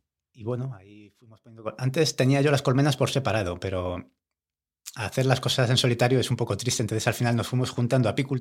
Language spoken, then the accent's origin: Spanish; Madrid, Community of Madrid, Spain; yo es que debo decir que vengo de fuera, vengo de Madrid